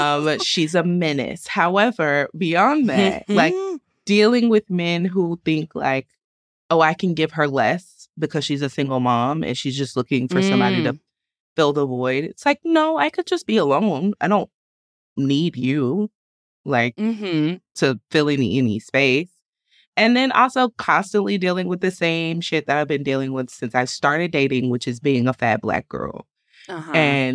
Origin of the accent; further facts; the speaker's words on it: the South, United States; And I have a temper because I'm from the South